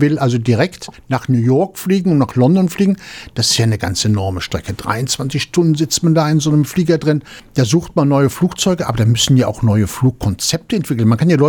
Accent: Cologne, North Rhine-Westphalia, Germany; als Kölner kann ich nur sagen, eine Kathedrale, die fliegen kann.

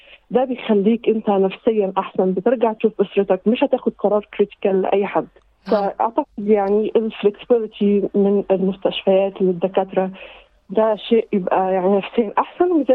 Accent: Egypt; moved away as an adult; now in Australia; فإحنا جينا بداية كهجرة من 3 سنين 2019. أنا حقيقي خبرتي في مصر يعني أنا مصرية

